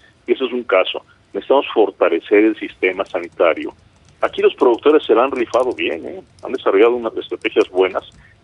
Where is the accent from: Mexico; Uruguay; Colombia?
Mexico; como ciudadano mexicano